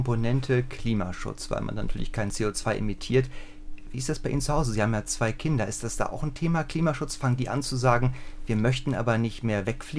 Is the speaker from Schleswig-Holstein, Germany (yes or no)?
no; Brandenburg, Germany; als Brandenburger könnte ich jetzt fast auf die Idee kommen, herzlichen Dank, wir Brandenburger sollen also die Berliner Verkehrsprobleme lösen.